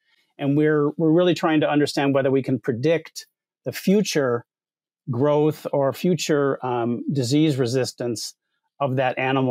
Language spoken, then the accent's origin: English; Minnesota, United States; also born or lived in New York City / Los Angeles; now in Iowa, United States; So I grew up in Minnesota, which is a northern state in the U.S., and I'm now working in Iowa, so not very far away.